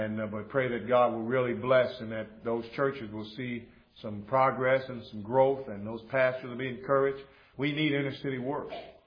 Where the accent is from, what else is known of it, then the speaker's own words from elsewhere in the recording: Gary, Indiana, United States; I grew up in Gary, Indiana, and there's not a church in Gary, Indiana that I could recommend anybody to go to.